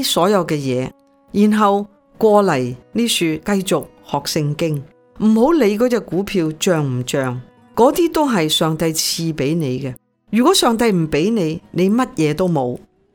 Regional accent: Hong Kong; 用我们香港人的说话就是20000元本金，现在大闸蟹闸住了10000多元

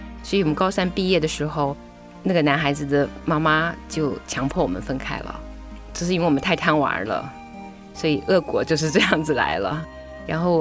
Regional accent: China; 我小的时候生活的环境呢，我在农村长大的时候啊，是我们乡间有很多民间习俗

